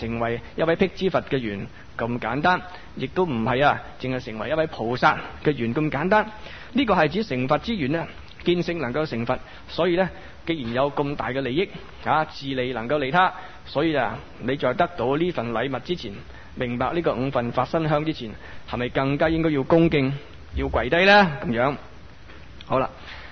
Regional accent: China; 咁但係我哋中國人呢就興雙膝跪

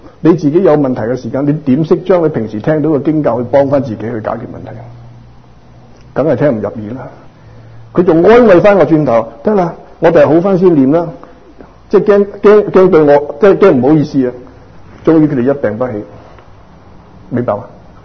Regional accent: Dongguan, Guangdong, China; 咁啱佢又係東莞人，我係東莞人

